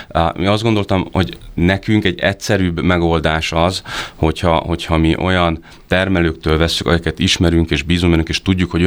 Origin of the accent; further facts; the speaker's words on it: Szekszárd, Tolna, Hungary; Nézd, igazság szerint Szekszárd, ugye ott nőttem fel, számomra mindig is kedves maradt